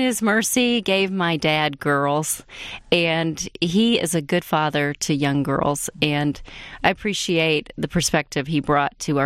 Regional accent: Troy, Michigan, United States; Well, I grew up in Michigan, primarily in Troy. I went to Troy High School.

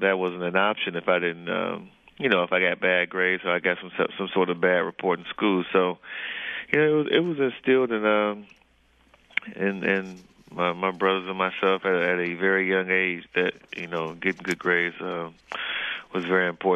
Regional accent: Cleveland, Ohio, United States; growing up in Cleveland, Ohio, back then, and you're talking about the, 70s and 80s

